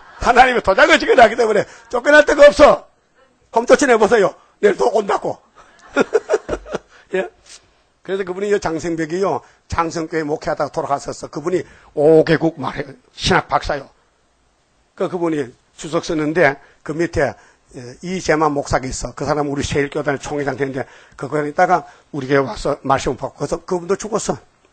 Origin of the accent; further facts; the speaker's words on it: Uiseong, North Gyeongsang, South Korea; 제가 경상북도 사는데요. 고향이 의성군인데